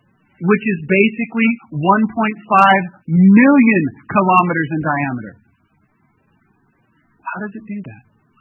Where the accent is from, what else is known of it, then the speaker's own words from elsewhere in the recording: California, United States; Where I grew up in the South Bay, San Francisco Peninsula, education was very much a cultural idol.